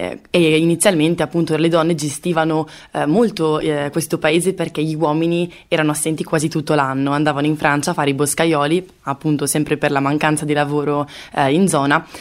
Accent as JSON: {"language": "Italian", "town": "Bergamo", "region": "Lombardy", "country": "Italy", "tie": "born or raised there", "said": "Io per esempio sono nata e cresciuta in città, a Bergamo"}